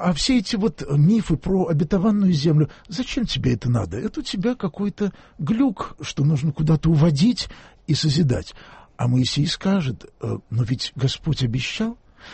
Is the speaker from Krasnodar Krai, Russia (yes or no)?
no; Moscow, Russia; У меня ощущение, что я единственный уроженец Москвы